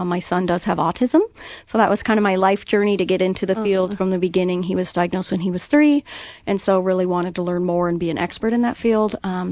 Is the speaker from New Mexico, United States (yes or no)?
yes; Albuquerque, New Mexico, United States; Yeah, for the most part, I grew up a military brat, so did some moving early on when I was young, but for the most part, I'm a lifer here in Albuquerque.